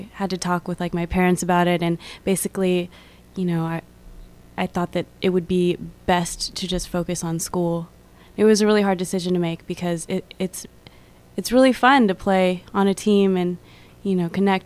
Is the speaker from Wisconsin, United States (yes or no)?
no; Sacramento, California, United States; I'm from Sacramento, and I went to an all-girls Catholic school.